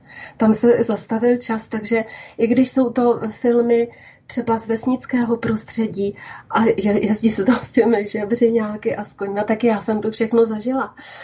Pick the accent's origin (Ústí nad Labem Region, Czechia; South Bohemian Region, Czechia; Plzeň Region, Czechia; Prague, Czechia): South Bohemian Region, Czechia; Dačice; born there; Já jsem se narodila v Dačicích, což je město, které nyní patří do jižních Čech, ale historicky bylo dlouho součástí Jižní Moravy.